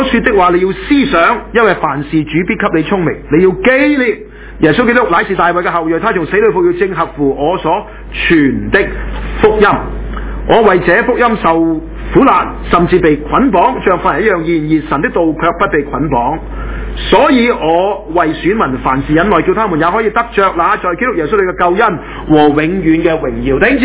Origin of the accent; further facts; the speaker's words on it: Canada; 你知我哋加拿大人咧，就對美國又憎又恨噶嘛